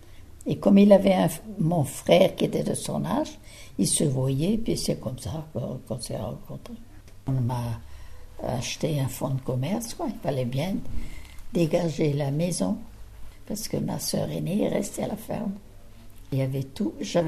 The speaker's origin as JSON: {"language": "French", "town": "Landunvez", "region": "Brittany", "country": "France", "tie": "born or raised there", "said": "je suis née à Landunvez, au bourg de Landunvez, le 10 mars 1916."}